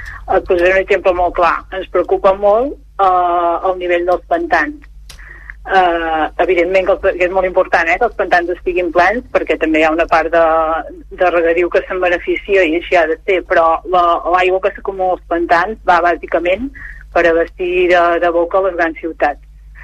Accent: Catalonia, Spain; els que som del Pirineu Oriental ja tremolaven perquè ens caien un parell de pams de neu

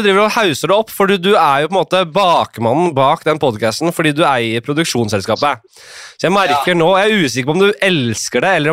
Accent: Nordstrand, Oslo, Norway; da jeg vokste opp på Nordstrand

